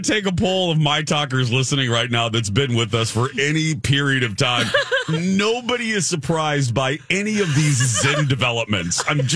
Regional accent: Indiana, United States; It's not my home state of Indiana. It's Georgia.

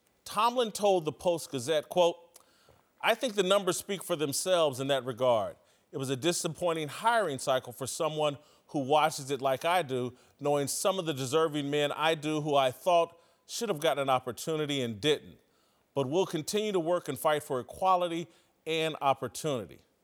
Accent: Indiana, United States; I'm from Indiana, and I'm 50 years old. I was a kid in Bobby Knight's heyday.

